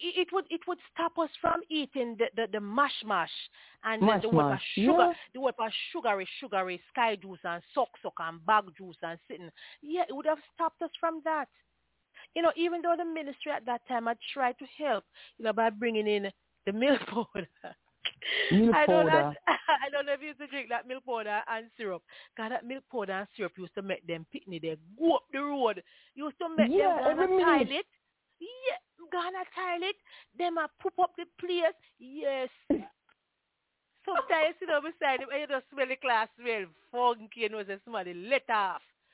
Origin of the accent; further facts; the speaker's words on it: Jamaica; well, I come from Jamaica, and I know when I come rich.